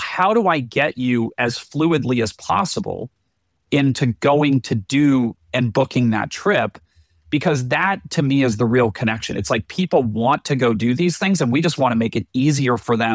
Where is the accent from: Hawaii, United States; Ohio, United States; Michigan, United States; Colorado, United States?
Colorado, United States; growing up in Colorado